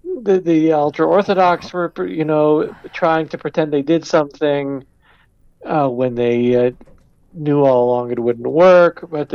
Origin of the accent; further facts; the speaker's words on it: United States; Well, Simon, I'm from the United States